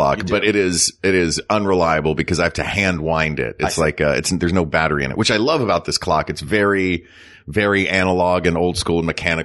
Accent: Southern United States, United States; Really? Well, I mean, I'm from the South. Like, it was a staple in the South growing up.

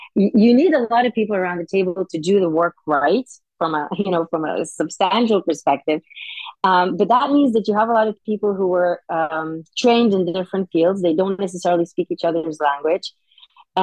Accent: Jerusalem, Jerusalem District, Israel; I grew up in Jerusalem in a very homogeneous Orthodox Jewish community.

